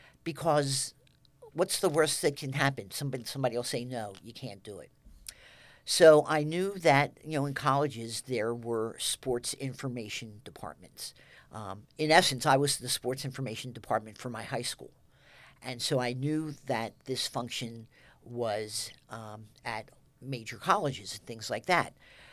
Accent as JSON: {"language": "English", "town": "Wilmington", "region": "Delaware", "country": "United States", "said": "My parents only wanted me to stay in Delaware. I'm from Wilmington, Delaware."}